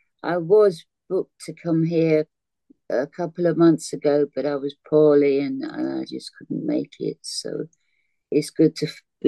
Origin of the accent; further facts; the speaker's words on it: London, United Kingdom; But yeah, I'm from South London, as you might tell from my accent. I come from, South London Council Estate.